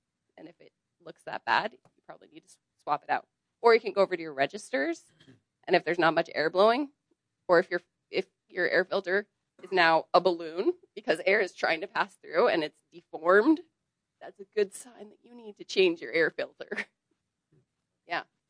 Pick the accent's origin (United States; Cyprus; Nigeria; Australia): United States; Edmonds, Washington; also born or lived in Quebec; So I'm from Washington. I grew up in Edmonds.